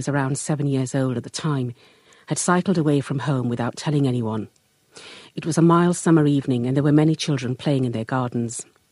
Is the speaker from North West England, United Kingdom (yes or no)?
no; Yorkshire and the Humber, United Kingdom; I grew up in West Yorkshire and would often pass a sign for these moors as we drove along the motorway.